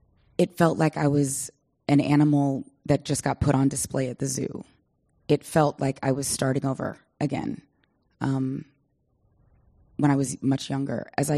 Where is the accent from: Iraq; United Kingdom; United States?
United States; Pleasanton, California; My girlfriends are here from that I grew up with out in Pleasanton.